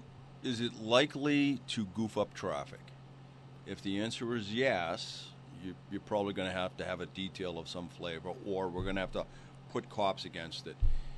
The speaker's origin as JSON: {"language": "English", "town": "Cambridge", "region": "Massachusetts", "country": "United States", "tie": "born or raised there", "said": "And you know, so I grew up in Cambridge, right, as well you know, and Boston is a beautiful, beautiful town."}